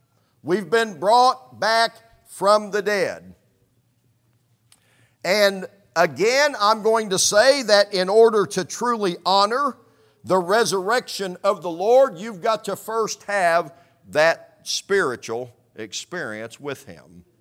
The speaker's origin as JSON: {"language": "English", "region": "Indiana", "country": "United States", "tie": "born or raised there", "lives_now": "Kentucky, United States", "said": "I haven't been in Kentucky very long, just a few months. Maybe it's the same way here. But where I was raised in Indiana, you would see people that would come to church once and maybe twice a year."}